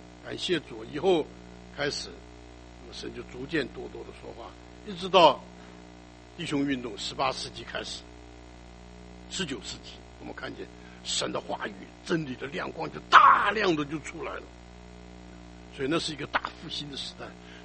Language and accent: Chinese; China; 这个，我们中国人一句话很好，山穷水尽疑无路，对不对啊？